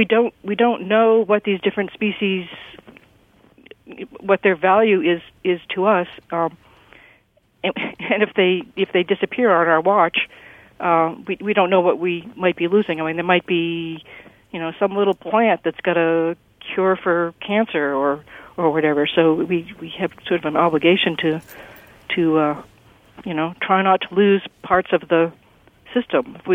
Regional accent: East Coast, United States; I grew up on the East Coast as well

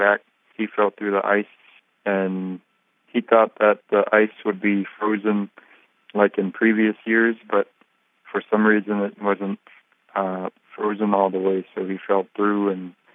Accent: Shishmaref, Alaska, United States; it's affecting my hometown of Shishmaref greatly, affecting 223 communities all across Alaska greatly

